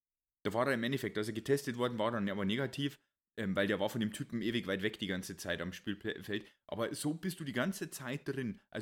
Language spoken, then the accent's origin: German; Bavaria, Germany; Ich kann es als Bayer auch nur empfehlen, Bayern zu meiden.